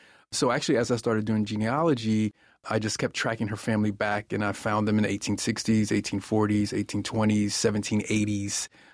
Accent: Cincinnati, Ohio, United States; I am born and raised in Cincinnati, both of my parents. I believe three out of my four grandparents.

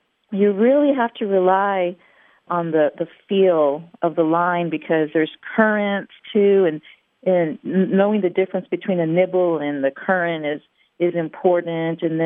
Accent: Corpus Christi, Texas, United States; It actually was my hometown for 23 years, but I'm originally from Corpus Christi.

